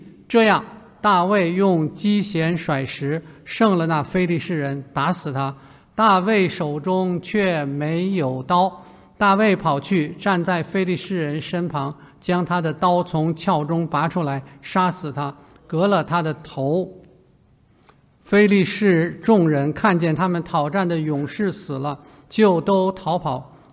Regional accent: Beijing, China; 我们北京人讲话叫崩弓子哈

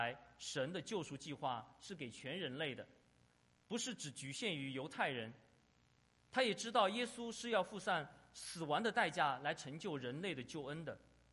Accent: China; 最后这段先知的预言和我们中国的传统文化很不一样，我们中国人见到出生40天的婴孩肯定都会对他们的父母亲说些吉祥的话

